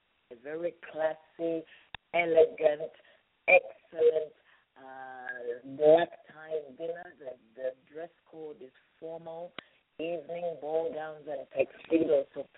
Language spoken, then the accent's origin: English; Boston, Massachusetts, United States; with Prince Matthew Chua and Princess Irene Chua from my hometown in Boston.